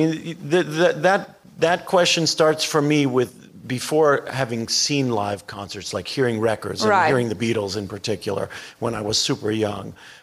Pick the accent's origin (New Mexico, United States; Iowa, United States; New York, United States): New York, United States; Long Island; I grew up on Long Island, and there used to be a college called CW Post that had concerts.